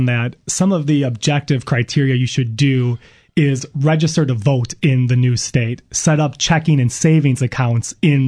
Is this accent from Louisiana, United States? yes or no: no; Wisconsin, United States; moved away as an adult; now in Washington, United States; And to give you an example, I'm originally from Wisconsin. I practiced there for 3 years before coming to the D.C. metropolitan area.